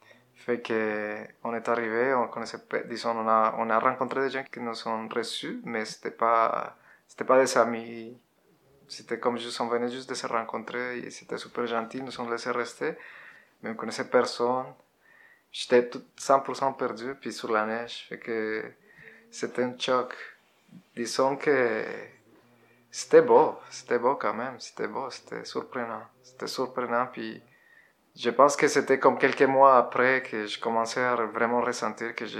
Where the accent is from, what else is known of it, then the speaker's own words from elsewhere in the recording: Bogotá, Colombia; French is a second language; moved away as an adult; now in Quebec, Canada; Je viens de la Colombie. Je suis né en Colombie en 82. Avant de venir au Québec, j'habitais à Bogota, puis je me promenais un peu en Colombie.